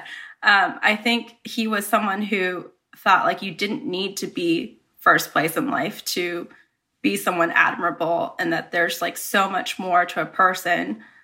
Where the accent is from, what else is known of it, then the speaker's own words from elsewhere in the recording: Bakersfield, California, United States; But yeah, I grew up in Bakersfield.